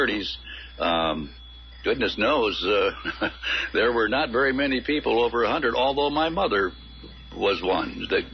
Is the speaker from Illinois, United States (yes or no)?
no; Indiana, United States; Of course, I grew up in Indiana. Is that going to help me or hurt me?